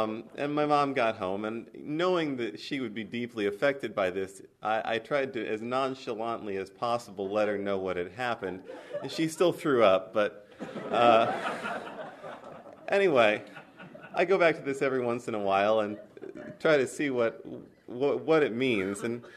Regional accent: Fulton County, United States; I grew up over in Fulton County, and Tata was my first word, and it meant tractor.

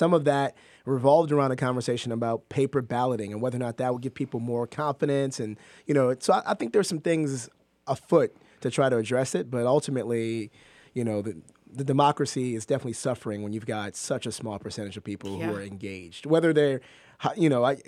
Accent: Detroit, Michigan, United States; I'm from Detroit. I learned to drive in the snow.

